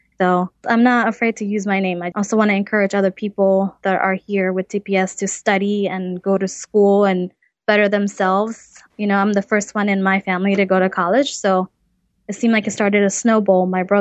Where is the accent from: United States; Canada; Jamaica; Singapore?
United States; And, you know, I am American. I don't know anything but the American culture.